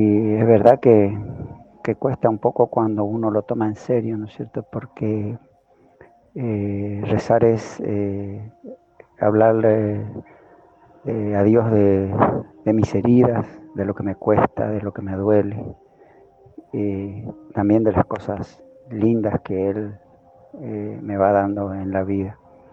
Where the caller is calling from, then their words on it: Resistencia, Chaco, Argentina; de Resistencia.